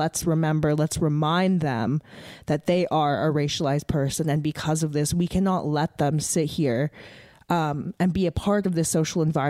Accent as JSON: {"language": "English", "country": "Canada", "tie": "born or raised there", "said": "growing up in Canada"}